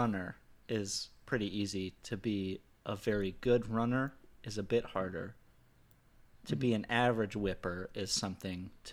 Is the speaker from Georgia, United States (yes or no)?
no; Texas, United States; born there; I was born in Texas.